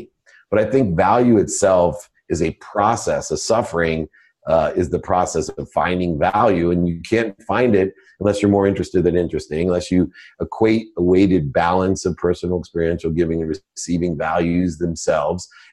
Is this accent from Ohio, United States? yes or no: yes; Akron, Ohio, United States; born there; I was born in Akron, Ohio, single mom, 6 kids, packed my dinner in a paper bag